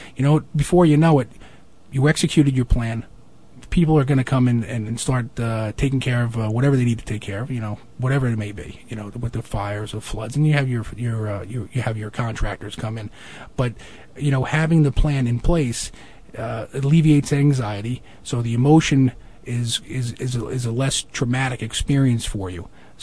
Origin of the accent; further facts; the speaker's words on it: United States; I don't know if it's a male thing or what, but as an American, I think there's some more importance in other directions.